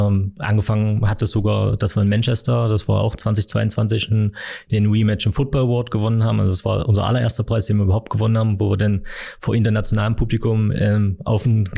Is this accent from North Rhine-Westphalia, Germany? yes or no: no; Magdeburg, Saxony-Anhalt, Germany; gebürtiger Magdeburger, hier zur Schule gegangen, dann mein Studium auch an der Otto von Guericke gemacht, sowohl Bachelor als auch Master.